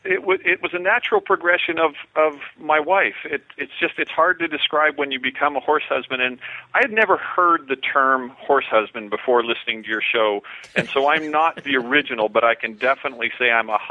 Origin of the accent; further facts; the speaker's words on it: Oregon, United States; I am from Southern Oregon, yeah.